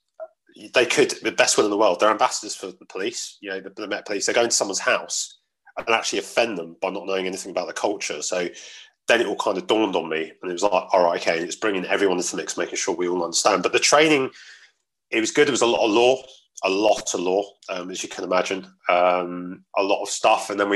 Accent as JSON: {"language": "English", "region": "London", "country": "United Kingdom", "tie": "born or raised there", "said": "And I've come from, I grew up in South London, and I came from a very diverse community. My dad's South American"}